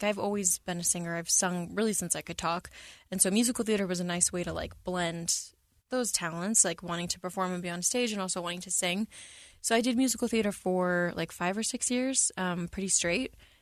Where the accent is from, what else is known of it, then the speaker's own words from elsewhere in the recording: San Antonio, Texas, United States; So when I was a kid, I grew up in San Antonio, Texas, and I did a bunch of, like, talent shows.